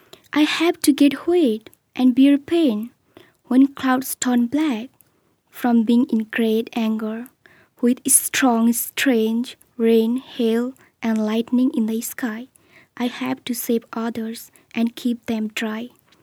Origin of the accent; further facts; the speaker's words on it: Nepal; English is a second language; I'm from Nepal.